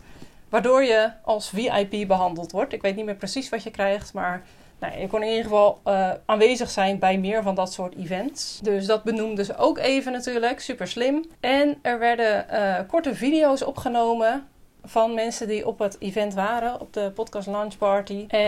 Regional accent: Netherlands; En ik denk dat dat komt omdat wij als Nederlanders vrij bescheiden zijn.

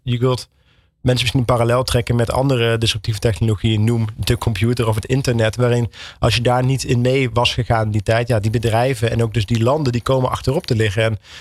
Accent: Netherlands; wij als Europeanen, ook als Nederlanders, wel heel erg voorzichtig zijn

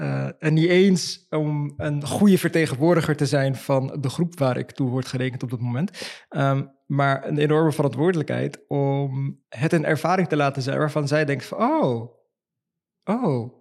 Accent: Morocco; die mensen zien mijn naam en die weten dat ik gewoon een Marokkaanse jongen ben

